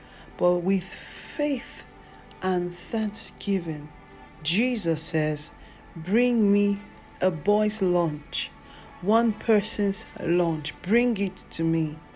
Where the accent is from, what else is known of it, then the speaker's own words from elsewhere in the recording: Nigeria; not only in Nigeria, my home country.